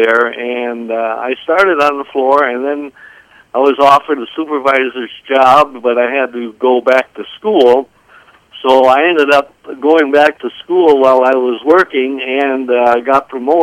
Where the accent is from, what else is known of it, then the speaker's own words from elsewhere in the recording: Wisconsin, United States; now in St. Paul, United States; Yeah, we both liked the Twin Cities, and we're both from Wisconsin.